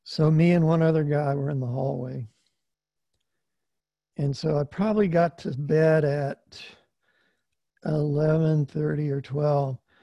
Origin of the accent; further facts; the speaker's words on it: Orlando, Florida, United States; because I grew up in Orlando before Disney came to Orlando, and it was just a nice little town, maybe 60,000 people.